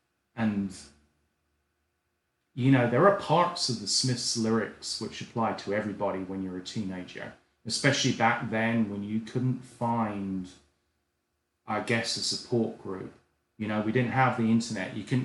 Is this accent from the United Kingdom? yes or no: yes; England, United Kingdom; growing up in England